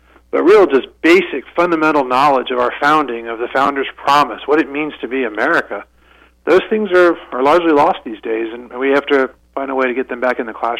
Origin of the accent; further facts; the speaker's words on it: Virginia, United States; my goodness, I'm from Virginia. I'd never seen anything like this in Virginia